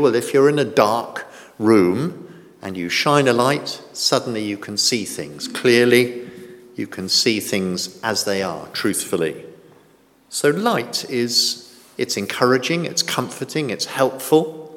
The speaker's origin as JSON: {"language": "English", "country": "United Kingdom", "said": "But often, being British, we just sort of keep quiet, don't we?"}